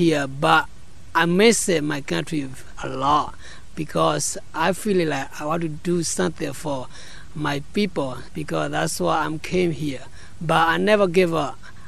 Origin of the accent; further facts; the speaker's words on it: Myanmar; now in Chapel Hill, United States; I'm from Burma.